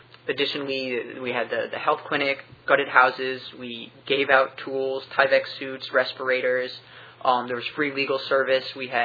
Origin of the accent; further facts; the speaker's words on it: New York, United States; where I grew up on Long Island is, you know, fairly somewhat affluent, middle class, sheltered life